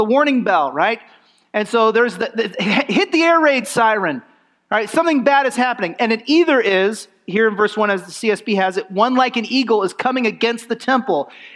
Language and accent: English; California, United States; was a young man growing up in California, I had to take driver's ed in high school.